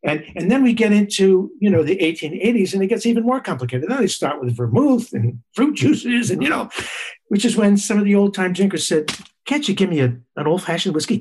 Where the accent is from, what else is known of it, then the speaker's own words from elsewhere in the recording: New York City, New York, United States; you know, I'm a New Yorker.